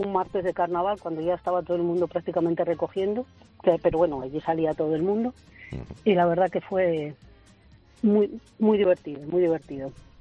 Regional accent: Arnedo, La Rioja, Spain; yo soy de Arnedo, de La Rioja, y allí antes los carnavales eran muy buenos, eran de sábado a martes, y todos los días nos disfrazábamos.

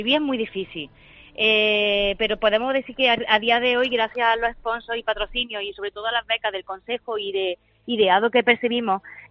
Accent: Baena, Andalusia, Spain; el ayuntamiento de mi pueblo, de Baena, siempre he contado con una pequeña ayuda

